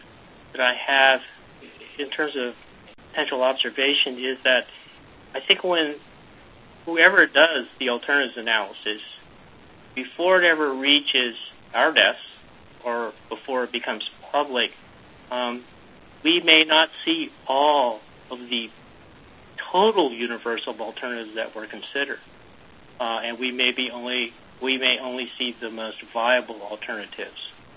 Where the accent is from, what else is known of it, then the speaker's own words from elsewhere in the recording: Georgia, United States; accent: Georgia; I'm using my Georgia accent.